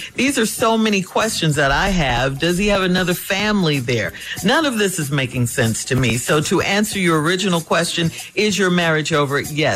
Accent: Chicago, Illinois, United States; I will be in Chicago. That is my hometown.

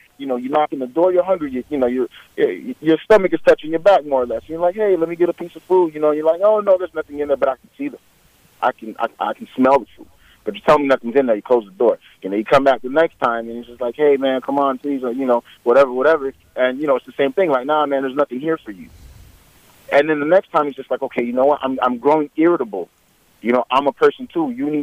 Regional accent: Florida, United States; I am a black male. I grew up in Broward County in a predominantly black neighborhood.

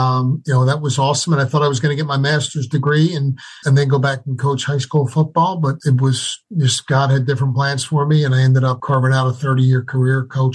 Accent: Abington, Pennsylvania, United States; Temple was an easy job for me because I was from Abington, PA.

